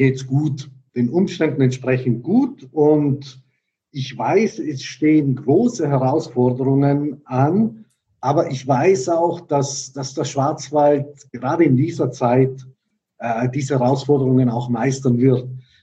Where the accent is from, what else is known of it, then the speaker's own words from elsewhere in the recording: Bolzano, Trentino-Alto Adige, Italy; now in Germany; Ich bin ja nicht hier geboren, ich bin italienischer Staatsbürger, ich komme ja aus Bozen und ich bin jetzt seit 3 Jahren hier.